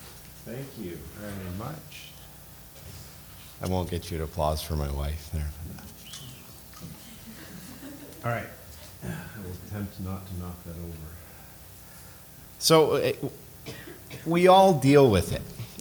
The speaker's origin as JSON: {"language": "English", "town": "Timmins", "region": "Ontario", "country": "Canada", "said": "I'm from Timmins with my wife Dana."}